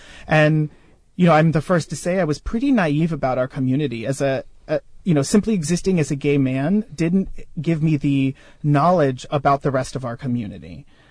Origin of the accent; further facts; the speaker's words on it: San Francisco, California, United States; also born or lived in New Jersey; I grew up in San Francisco and then we moved to New Jersey and it was a very rural area